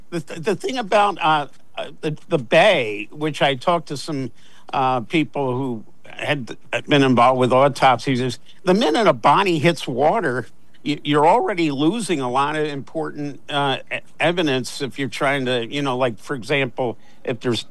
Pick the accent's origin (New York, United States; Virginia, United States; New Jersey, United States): New Jersey, United States; And I'm from South Jersey.